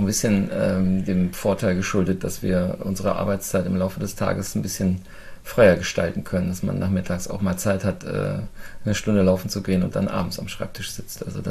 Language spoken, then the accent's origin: German; Burgdorf, Lower Saxony, Germany; Ich komme aus der Nähe von Hannover, aus Burgdorf